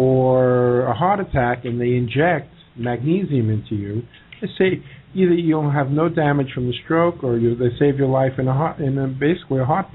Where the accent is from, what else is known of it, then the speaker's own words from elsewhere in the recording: New York, United States; accent: New York; moved away as an adult; now in Brazil; Well, I'm from New York. My accent's still there.